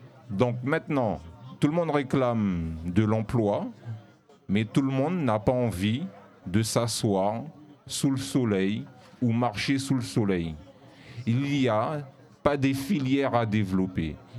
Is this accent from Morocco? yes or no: no; France; nous sommes français, mais d'Hexagone si vous préférez